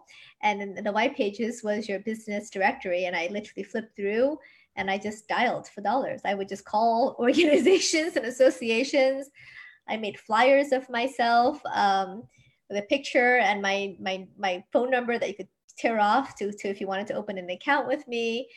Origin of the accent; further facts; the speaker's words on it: New York, United States; also born or lived in Washington, District of Columbia, United States / Japan; I was born in, you know, DC and I grew up in New York, so I'm not even from Korea. I spoke a little Japanese because I had just come back from living there.